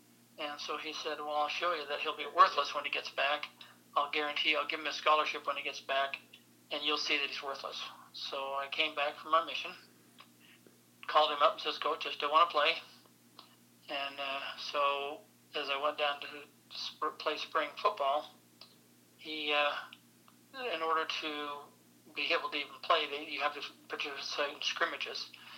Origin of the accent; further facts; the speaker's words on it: United States; I'm very proud to be American.